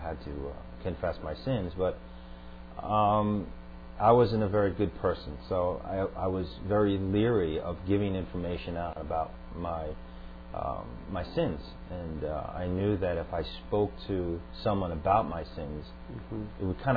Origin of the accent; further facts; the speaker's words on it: Long Island, New York, United States; Right, Long Island.